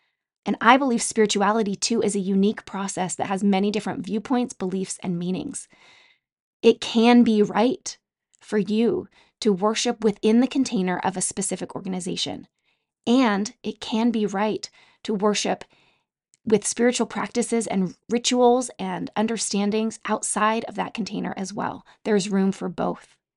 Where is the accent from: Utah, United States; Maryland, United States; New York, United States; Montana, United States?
Utah, United States; Growing up in Utah, I spent a lot of time outdoors.